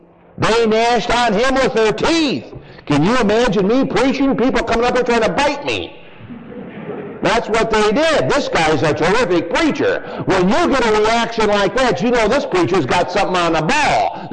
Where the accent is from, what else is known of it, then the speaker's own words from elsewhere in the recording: Michigan, United States; because I'm from Michigan, it would be very easy for me to be caught up into that spirit. And because my background is from Michigan